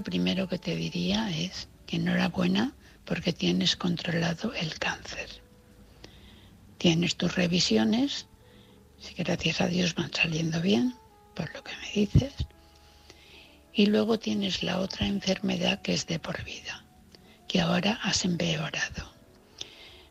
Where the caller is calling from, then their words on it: Valencia, Valencian Community, Spain; de Valencia.